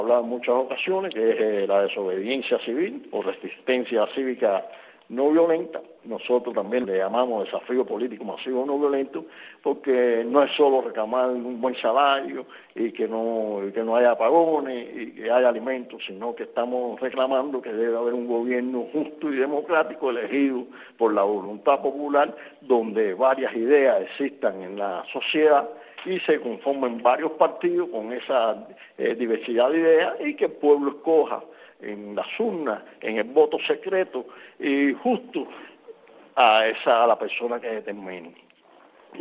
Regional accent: Cuba; todos somos cubanos

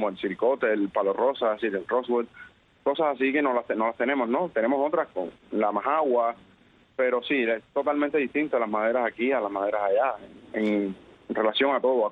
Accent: Cuba; now in Belize; Sí, mucha gente me reconoce como el cubano, sí.

